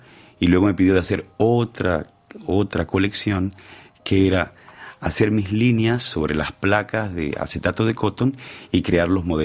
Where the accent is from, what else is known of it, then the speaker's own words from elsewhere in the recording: Venezuela; Me pareció muy interesante que como venezolano poder aprender mucho más de la historia de mi continente en el Louvre que en Venezuela.